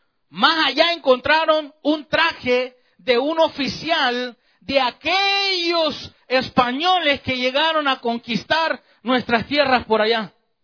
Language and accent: Spanish; Chalatenango, El Salvador; mi bisabuela allá en el pueblo, allá en mi tierra, en Salvador, en Chalatenango, habían dejado un baúl?